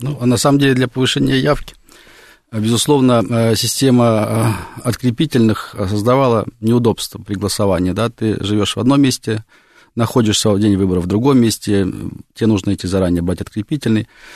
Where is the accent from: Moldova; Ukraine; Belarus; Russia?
Russia; Они говорят, вы откуда? Я говорю, из России.